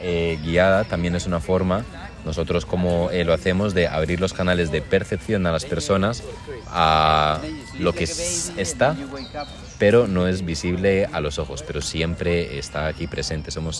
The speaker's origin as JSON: {"language": "Spanish", "country": "Colombia", "moved": "yes", "said": "Desde que vine de Colombia, no me había como tumbado en una manga así"}